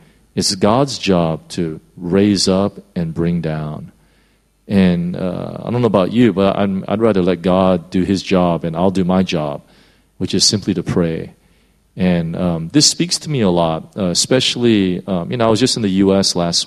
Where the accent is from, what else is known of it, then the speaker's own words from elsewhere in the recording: United States; And if I'm going to be honest, sometimes I'm quite embarrassed as an American.